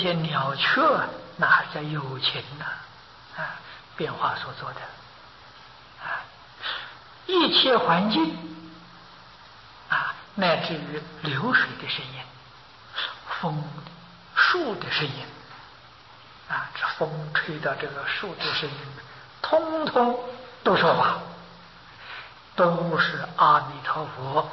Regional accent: China; 那我们中国人讲鬼呀，讲的更多了

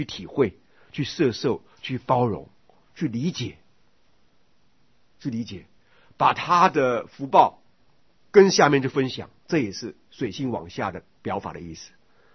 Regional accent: China; 不要说我们中国人自己啊，外人都说我们中国人呢

